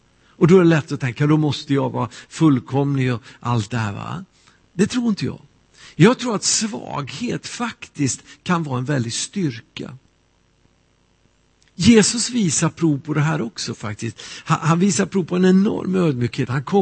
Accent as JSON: {"language": "Swedish", "region": "Värmland", "country": "Sweden", "tie": "born or raised there", "said": "Min pappa var pastor. Vi bodde i små församlingar ute på landet. Och i ett hem i Värmland där jag växte upp"}